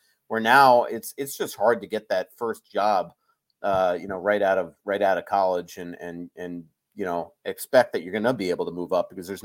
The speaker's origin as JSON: {"language": "English", "region": "New York", "country": "United States", "said": "I mean, I'm Italian. I'm from New York. I'm my father's son."}